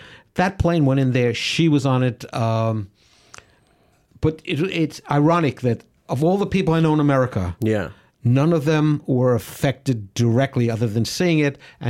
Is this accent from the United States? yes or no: yes; United States; But as an American, I say the mass shootings literally daily.